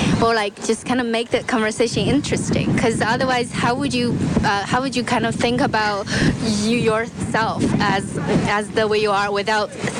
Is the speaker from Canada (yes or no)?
no; China; For example, like, you know, I'm from China. There's a totalitarian government, and that's not me.